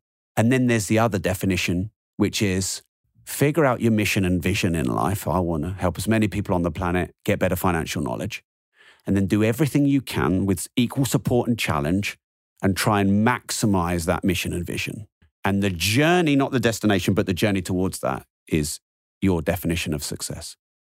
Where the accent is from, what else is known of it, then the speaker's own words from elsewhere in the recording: England, United Kingdom; I'm English